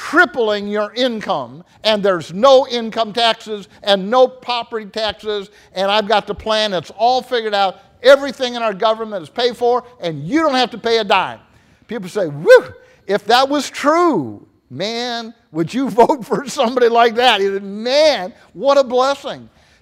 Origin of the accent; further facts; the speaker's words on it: Cleveland, Ohio, United States; And so I was brought up in Cleveland, Ohio, and baptized in a congregation there, Lorain Avenue.